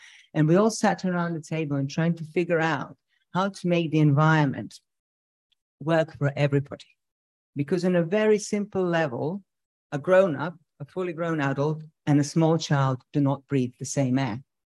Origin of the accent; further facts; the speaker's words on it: Serbia; English is a second language; moved away as an adult; I'm from Serbia, slightly more parity in engineering profession. I came here